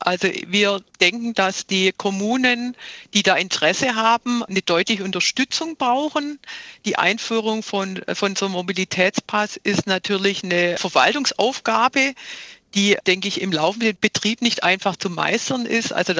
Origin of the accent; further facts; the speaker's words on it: Esslingen, Baden-Württemberg, Germany; Ich komme zum Beispiel aus Esslingen